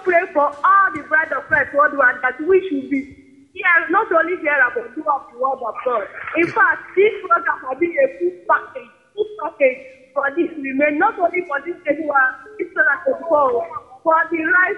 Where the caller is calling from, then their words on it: Niger State, Nigeria; calling from Niger State.